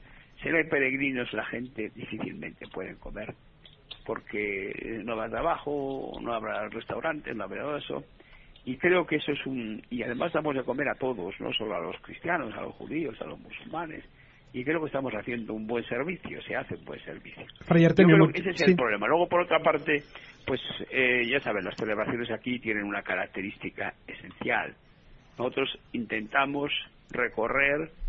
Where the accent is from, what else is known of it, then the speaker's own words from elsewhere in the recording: Buenos Aires, Argentina; los argentinos nos declaramos, nos consideramos los más grandes del mundo. Sí, sí. Y somos de Buenos Aires, más grandes todavía.